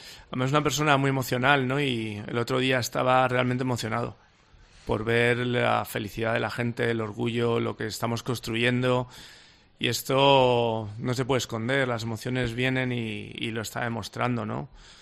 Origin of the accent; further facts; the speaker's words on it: Balearic Islands, Spain; Para todos los que somos de Mallorca, Islas Baleares, teníamos que ir más allá.